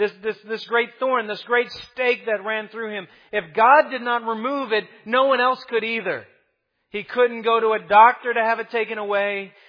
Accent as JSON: {"language": "English", "town": "Chicago", "region": "Illinois", "country": "United States", "said": "I'm from Chicago. So Chicago runs by the mantra."}